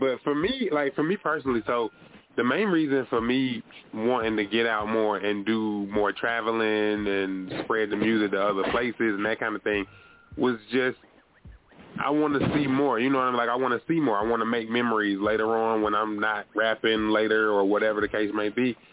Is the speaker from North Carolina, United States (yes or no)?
yes; Greensboro, North Carolina, United States; but I'm from North Carolina, born and raised, Greensboro, North Carolina.